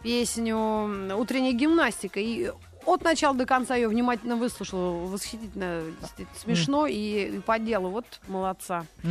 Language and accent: Russian; Perm Krai, Russia; Кстати, я из Пермского края